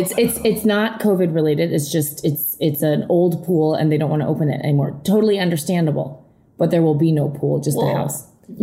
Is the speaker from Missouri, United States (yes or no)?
yes; St. Louis, Missouri, United States; So the reason we're in St. Louis is I grew up in St. Louis. I'm from here.